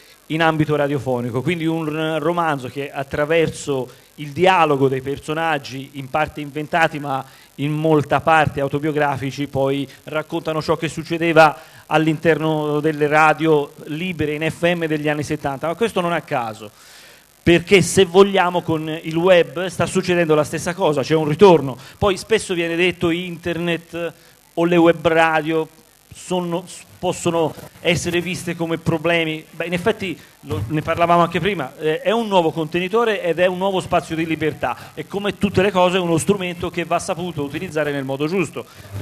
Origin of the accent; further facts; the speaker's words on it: Empoli, Tuscany, Italy; In realtà sono di Empoli